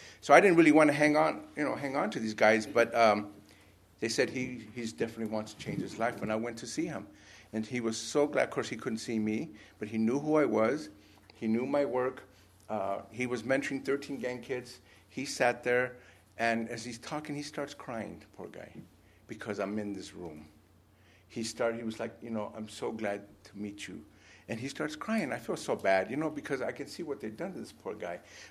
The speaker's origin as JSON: {"language": "English", "town": "Los Angeles", "region": "California", "country": "United States", "said": "And I'm from the East LA area. It's a completely different area than Northeast Valley."}